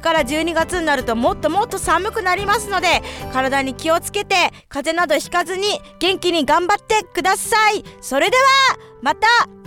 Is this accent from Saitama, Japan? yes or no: yes; Kasukabe, Saitama, Japan; 私は埼玉県春日部市出身なんですけど、